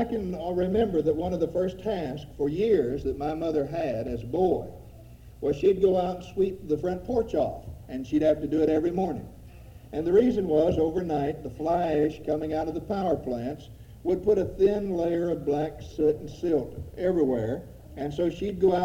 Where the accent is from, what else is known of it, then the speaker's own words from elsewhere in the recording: West Virginia, United States; also born or lived in Ohio River; I grew up on the Ohio River, living on both sides for a while, though born in West Virginia and living there most of my life.